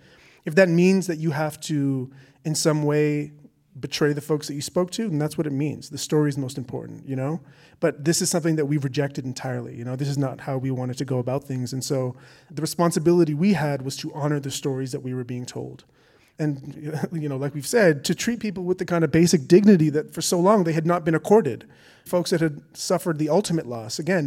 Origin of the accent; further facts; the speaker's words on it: Canada; So that was an interesting access point with my being Canadian.